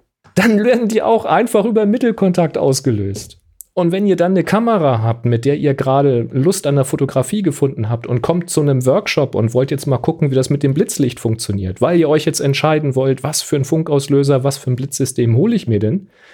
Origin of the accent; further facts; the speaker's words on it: Hamburg, Germany; So als Hamburger darf man auch mal sagen, ne?